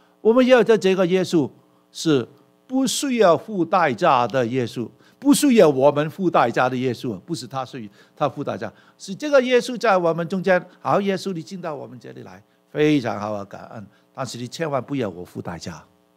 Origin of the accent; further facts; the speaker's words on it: Hong Kong; 我从小就是在香港的民间宗教长大